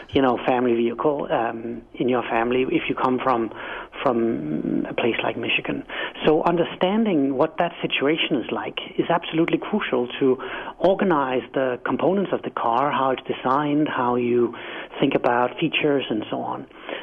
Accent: Denmark; English is a second language; moved away as an adult; now in United States; I'm, as you can hear in my quaint accent, I'm not from America. I'm from Denmark, and when I arrived here a decade ago

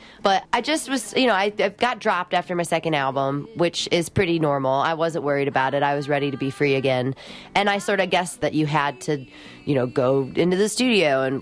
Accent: Rock Island, Illinois, United States; moved away as an adult; also born or lived in Colorado / Los Angeles; Well, you know, I left Rock Island, Illinois when I was 18, and I went to Colorado for a couple years.

